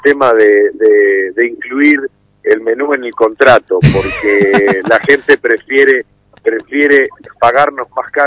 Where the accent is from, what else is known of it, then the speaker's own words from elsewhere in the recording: Buenos Aires, Argentina; also born or lived in Tucumán; Yo me fui de relativamente chico, a los 8 años ya, mi viejo me llevó a vivir a Buenos Aires, provincia la cual también adoro, donde crecí, pero la provincialidad jamás la perdí, jamás me dejé de sentir tucumano